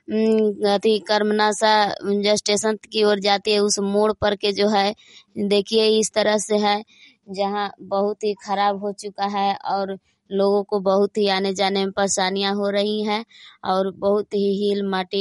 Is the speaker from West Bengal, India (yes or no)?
no; Belav, Bihar, India; मैं ग्राम बेलाव जिला कैमूर भभुआ के निवासी हूँ।